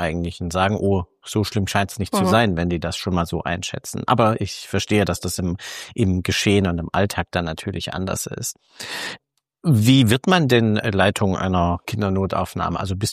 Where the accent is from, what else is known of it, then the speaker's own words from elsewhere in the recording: Gera, Thuringia, Germany; born there; Guck mal, ich bin in Gera geboren.